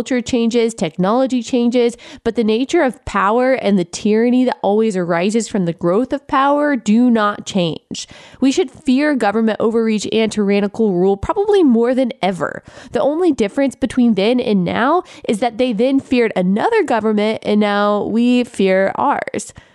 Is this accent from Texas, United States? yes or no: yes; Texas, United States; I didn't really grow up around guns, even though I grew up in Texas, where I'd say guns are a part of our culture.